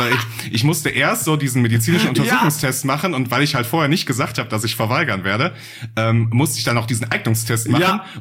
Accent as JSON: {"language": "German", "town": "Bottrop", "region": "North Rhine-Westphalia", "country": "Germany", "tie": "born or raised there", "also_born_or_lived": "Oberhausen", "said": "Aber ich bin in Oberhausen geboren, weil das halt das Krankenhaus war, in dem sie gearbeitet hat und sie das ganz gut fand. Wir haben aber immer in Bottrop gelebt."}